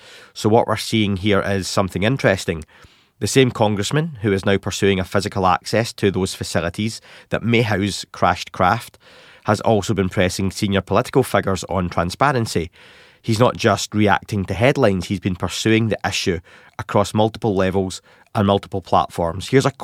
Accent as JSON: {"language": "English", "region": "Scotland", "country": "United Kingdom", "accent": "Scottish", "said": "Excuse my Scottish accent saying that word."}